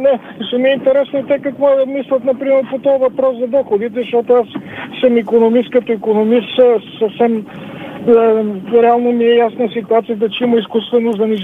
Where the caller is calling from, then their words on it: Sofia, Sofia City, Bulgaria; съм от София, така слушам с интерес вашия разговор